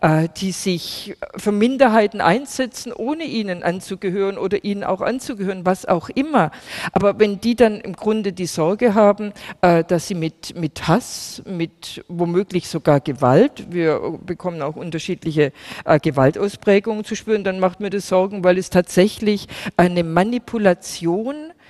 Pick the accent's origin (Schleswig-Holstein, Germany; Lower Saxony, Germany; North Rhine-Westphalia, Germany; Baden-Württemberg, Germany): Baden-Württemberg, Germany; ich komme aus Baden-Württemberg